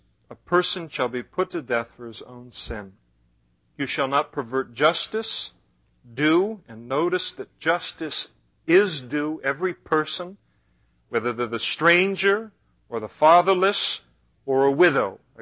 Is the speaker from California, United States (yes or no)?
yes; California, United States; We used to pick prunes growing up in the Napa Valley. We'd pick prunes for our school clothes money.